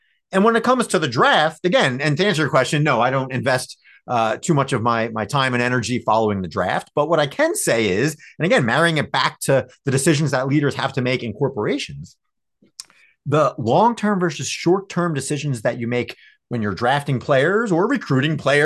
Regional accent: New Jersey, United States; I grew up a Giants fan growing up in Northern New Jersey there.

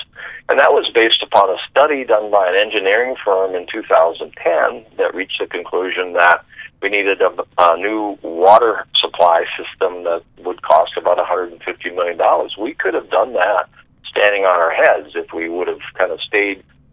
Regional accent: Tioga, North Dakota, United States; communities like Watford City, Williston, my hometown of Tioga, Crosby, Stanley.

